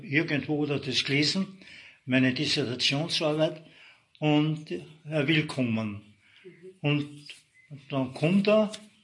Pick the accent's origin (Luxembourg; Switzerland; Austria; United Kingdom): Austria; Grafenbach, Lower Austria; born there; Ich bin geboren in Grafenbach. Meine Mutter war aus einem Bauernhof von Landschach oben, also wir waren Einheimische.